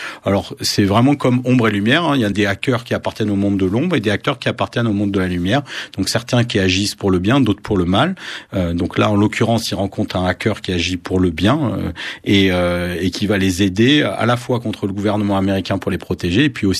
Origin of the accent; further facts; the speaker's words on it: Nice, Provence-Alpes-Côte d'Azur, France; born there; Moi, je suis né à Nice en 1973